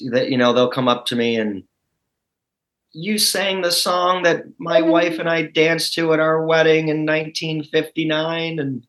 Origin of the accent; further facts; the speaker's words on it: Buffalo, New York, United States; people from my hometown of Buffalo, because they can't see me anymore